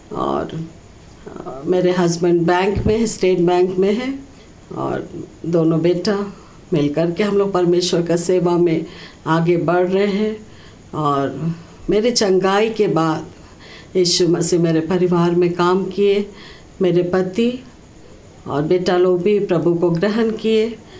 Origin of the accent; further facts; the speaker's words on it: Jharkhand, India; हम झारखंड के रहने वाले हैं और हम एक नामधारी मसीह में परिवार में थे और नामधारी चर्च में हम जाते भी थे